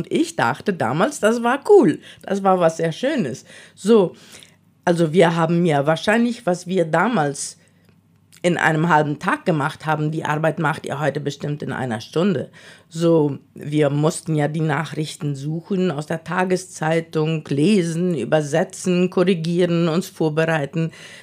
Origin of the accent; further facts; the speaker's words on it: Friesland, San Pedro, Paraguay; also born or lived in Canada; Also geboren bin ich in Kanada, aber aufgewachsen in Friesland. Und dann in meinen Jugendjahren bin ich nach San Lorenzo gezogen, habe dort 4 Jahre SEMTA gemacht. Und danach war ich in Asunción